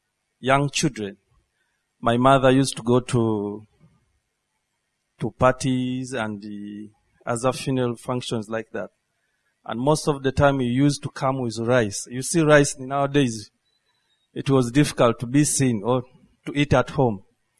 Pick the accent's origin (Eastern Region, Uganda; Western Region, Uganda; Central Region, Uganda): Eastern Region, Uganda; Jinja; English is a second language; Praise the Lord. … from Jinja.